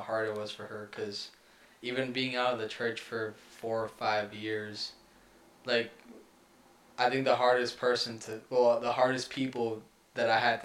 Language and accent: English; Massachusetts, United States; we grew up in the Adventist Church in Massachusetts specifically. So we know, like, how things go around here and stuff like that.